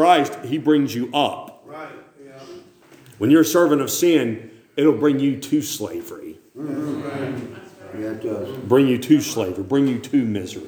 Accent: Mocksville, North Carolina, United States; I'm from the South. And from Mocksville, Davie County, North Carolina.

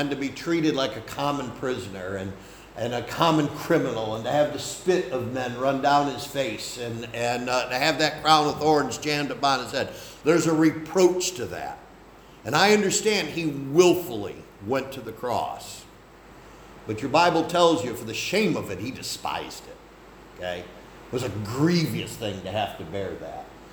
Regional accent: Machias, New York, United States; I grew up in the Catholic Church in Machias, New York.

